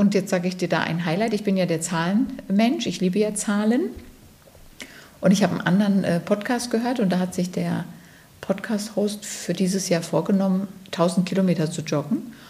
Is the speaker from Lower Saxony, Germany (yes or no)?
no; North Rhine-Westphalia, Germany; also ich komme ja aus dem Ruhrgebiet, ne? Wir sind ja mit Pommes groß geworden.